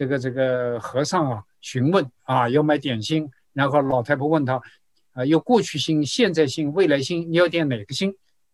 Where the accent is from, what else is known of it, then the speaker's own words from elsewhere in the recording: Nanjing, Jiangsu, China; 我们那个来自南方啊，我和陶博士都来自南京，属于典型的江南人家。